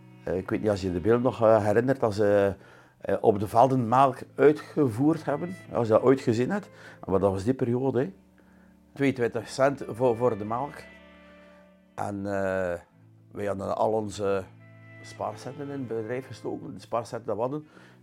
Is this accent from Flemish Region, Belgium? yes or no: no; Slijpe, West Flanders, Belgium; Ik ben afkomstig uit Slijpen.